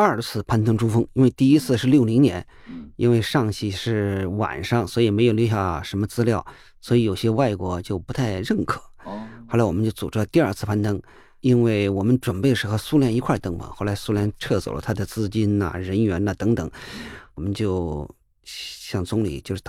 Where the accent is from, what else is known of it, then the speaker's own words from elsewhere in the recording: Qinghai, China; moved away as an adult; also born or lived in Chongqing; now in Beijing, China; 我父母是湖北人，可是我在重庆生的。 … 的渝嘛，就是重庆，简称渝。我6岁的时候随我父母支边到青海，后来我基本上在青海长大，我到26岁在青海待了20年将近。74年被入选到国家队，然后来到北京，一直就是到现在，就是我基本上生活在北京吧。